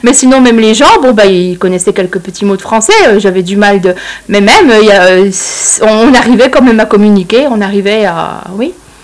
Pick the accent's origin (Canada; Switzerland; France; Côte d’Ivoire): France; Bon, je suis française, c'est sûr